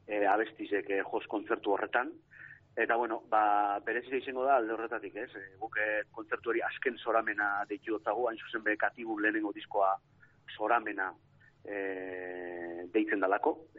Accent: Gernika, Basque Country, Spain; beti begu Gernikarrak gara

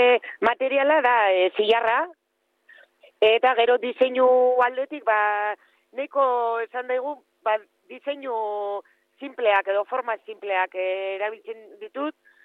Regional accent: Basque Country, Spain; holan erdizak baino gehiago, Durangaldekoak gara

